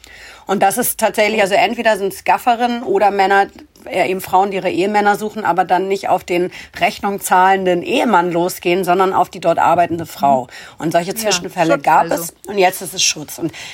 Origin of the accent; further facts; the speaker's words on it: Hamburg, Germany; als Hamburgerin, als St. Paulianerin